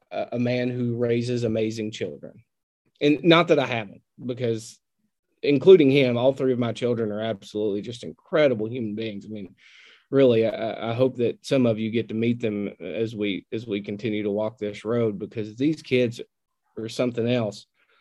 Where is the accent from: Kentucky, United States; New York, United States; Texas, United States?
Kentucky, United States; Newport; without knowing I'm from Newport, Kentucky